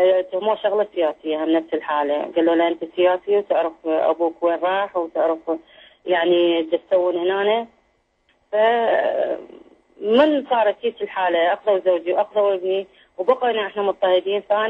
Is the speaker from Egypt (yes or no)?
no; Iraq; now in Jordan; فكرت أرجع للعراق لأن هو العراق هو بلدي